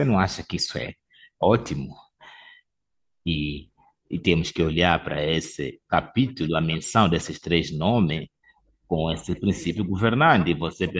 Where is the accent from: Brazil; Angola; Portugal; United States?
United States; Oklahoma; Portuguese is a second language; sou de Oklahoma, lá no meio dos Estados Unidos